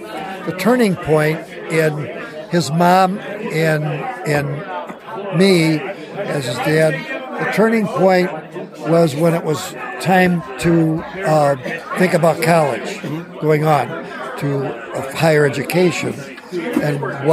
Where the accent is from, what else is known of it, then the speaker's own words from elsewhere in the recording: Joliet, Illinois, United States; now in St. Charles, United States; Actually, we're from Joliet originally.